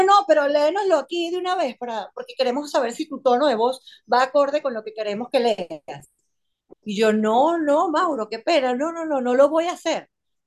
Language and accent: Spanish; Venezuela; now in United States; como todo venezolano, uno busca diferentes opciones e incluso entrar a mercados totalmente distintos, totalmente desconocidos para mí